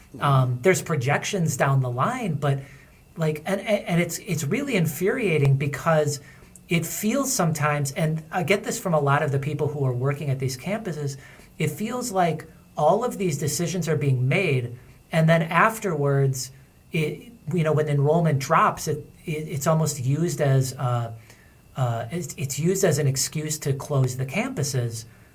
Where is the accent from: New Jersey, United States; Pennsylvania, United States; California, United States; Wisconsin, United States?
Wisconsin, United States; Milwaukee; I grew up in Milwaukee, and I got my first teaching gig was with a technical college in Madison.